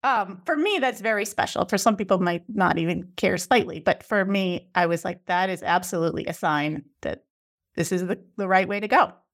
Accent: Hingham, Massachusetts, United States; now in Scituate, United States; I'm from Hingham, grew up in Hingham, live in Scituate. I've raised 8 children in Scituate.

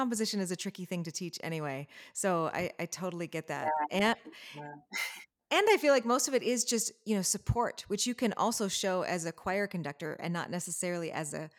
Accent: Minnesota, United States; because I'm really excited because Minnesota is my home state.

